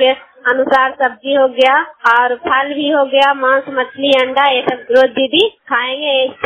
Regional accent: Kailagaon, Bihar, India; मैं कैलागांव के रहने वाली हूँ

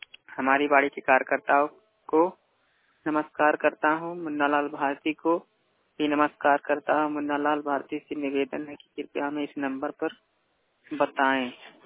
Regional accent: Ramnagar Katautiya, Uttar Pradesh, India; जिला बस्ती का रहने वाला हूँ। कटौतिया गांव का नाम रामनगर कटौतिया है।

